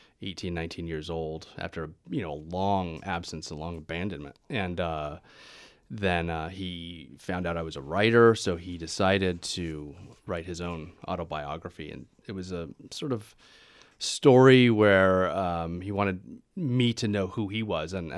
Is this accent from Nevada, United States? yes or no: yes; Reno, Nevada, United States; also born or lived in San Francisco; I grew up in Reno, Nevada. It's high desert. You're sort of 4 hours away from the ocean.